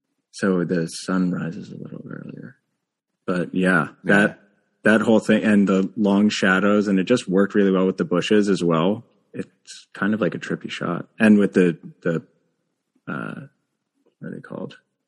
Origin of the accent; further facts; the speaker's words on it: Pennsylvania, United States; Cause I have friends, which I grew up in Pennsylvania, but you know, I have a lot of friends that are back there